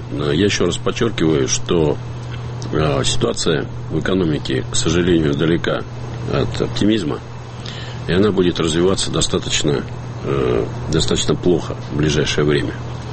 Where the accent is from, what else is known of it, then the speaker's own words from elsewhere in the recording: Siberia, Russia; как сибиряк к сибиряку